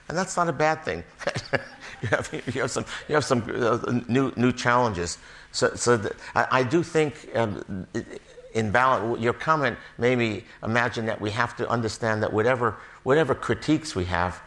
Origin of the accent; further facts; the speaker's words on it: United States; particularly speaking as an American